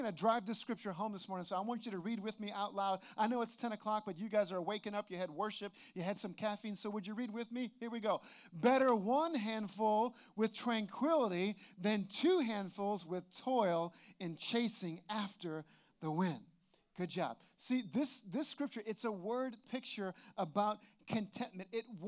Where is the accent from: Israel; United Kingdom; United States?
United States; New Orleans, Louisiana; A few years ago, I was down in New Orleans visiting my family for Thanksgiving. That's my hometown, and we go down there.